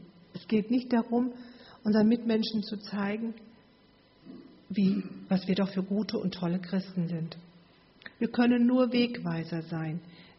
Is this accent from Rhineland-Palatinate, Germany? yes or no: yes; Kirchberg, Rhineland-Palatinate, Germany; Ich bin ja in Kirchberg im Hunsrück aufgewachsen. Weiß nicht, ob jemand von euch die Kirchberg kennt. Ist ja auch weit weg, so 100 Kilometer.